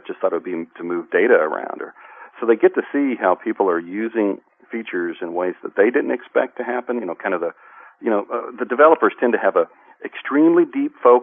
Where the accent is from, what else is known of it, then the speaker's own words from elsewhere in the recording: Nashville, Tennessee, United States; And was part of the team here in Nashville, my hometown.